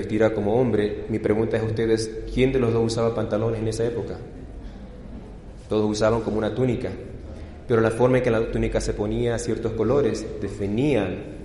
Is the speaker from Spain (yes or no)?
no; Argentina; yo estoy hablando más y más como un puertorriqueño y menos como un argentino. Ya son 10 años de casados con mi esposa puertorriqueña.